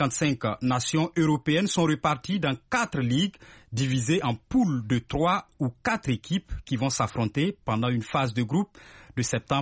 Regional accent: Burkina Faso; moi je suis burkinabé

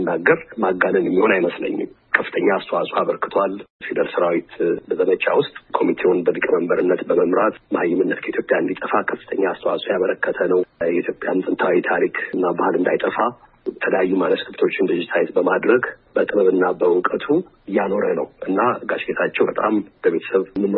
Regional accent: Ohio, United States; እኔ እዚያ አሜሪካን ሀገር ነው ተወልጄ ያደግኩት።

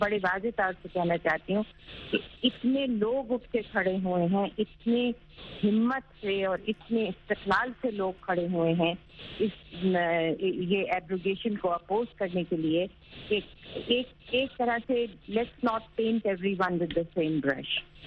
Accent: Jammu and Kashmir, India; born there; میں تو ہمیشہ اپنے آپ کو انڈین سمجھتی ہوں, مگر یہ وہ ہندوستان نہیں ہے کہ جس ہندوستان میں میں نے 70 سال پہلے جنم لیا, جس کشمیر میں میں پیدا ہوئی

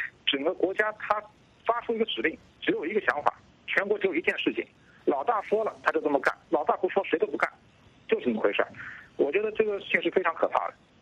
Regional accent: Jiangsu, China; 在我的老家江苏

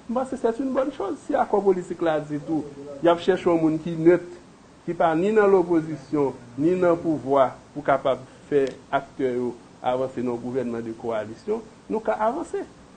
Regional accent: Haiti; nous sommes des Haïtiens et des Haïtiennes.

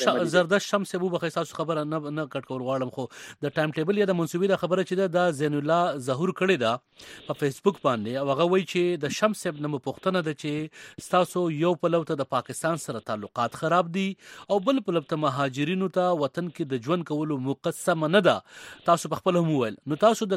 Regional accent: Afghanistan; now in Pakistan; زه په پاکستان کې خوشاله یم، مونږ هیڅ ستونزه نه لرو، خو زه غواړم چې بیرته افغانستان ته ستون شم،

